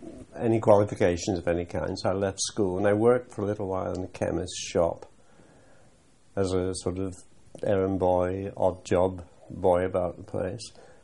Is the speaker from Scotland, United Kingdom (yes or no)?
no; Lytham, North West England, United Kingdom; I was born in Lytham, that's Lancashire, and my father was a shipwright. There was a little shipyard at Lytham.